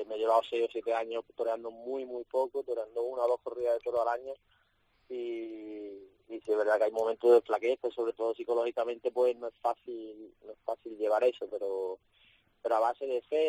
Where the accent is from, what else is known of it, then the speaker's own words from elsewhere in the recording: Seville, Andalusia, Spain; lo que más ansio es un triunfo en Sevilla, que al final es mi tierra.